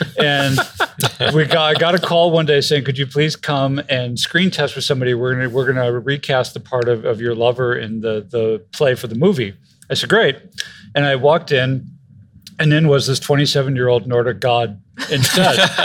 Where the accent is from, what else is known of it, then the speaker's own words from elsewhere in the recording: Wisconsin, United States; So I grew up in Wisconsin, went to Washington, D.C. for work, New York for theater, and Cape Cod, Provincetown, Massachusetts to run a men's clothing retail store.